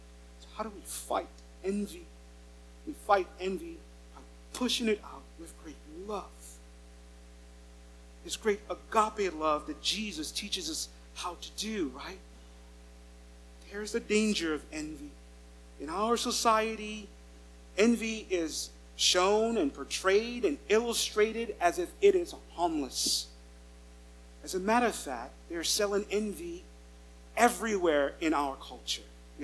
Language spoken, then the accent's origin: English; St. Lucia; I'm black, and most of you are white. I'm from St. Lucia